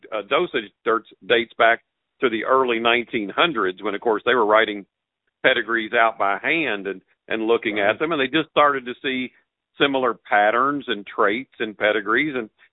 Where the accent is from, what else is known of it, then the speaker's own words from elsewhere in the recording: Kentucky, United States; invited to Chile one time, and then as I was there, got invited to the races, and they found out that I was from Kentucky.